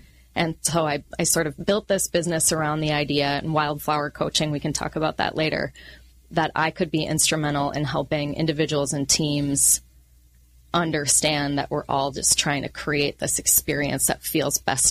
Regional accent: Minnesota, United States; now in California, United States; I grew up in Minnesota and have only lived in California for a few years.

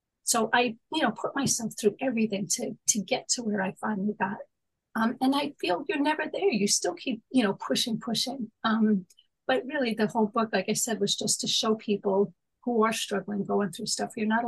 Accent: Manhattan, New York, United States; I'm born and raised in Manhattan. So I know some people are prejudiced or racist and they like their cliques. I was in a melting pot my whole life.

